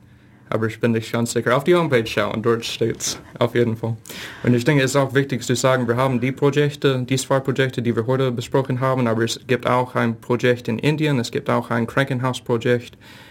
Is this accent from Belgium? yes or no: no; Georgia, United States; German is a second language; now in Germany; ich komme aus Georgia in den südlichen USA, dort haben wir solche Dinge